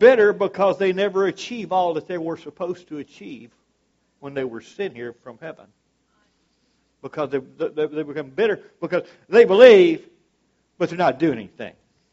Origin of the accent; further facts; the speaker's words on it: Castor, Louisiana, United States; My God, I'm from Castor, Louisiana, and I preached on 5 continents.